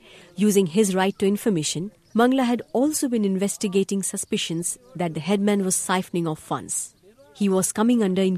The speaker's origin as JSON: {"language": "English", "country": "India", "said": "I think it's an observation as an Indian citizen."}